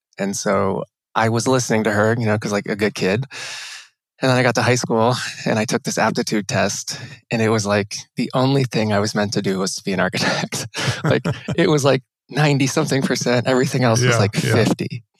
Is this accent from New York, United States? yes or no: no; Cincinnati, Ohio, United States; I grew up in Cincinnati, Ohio, and I'm the first architect in my family.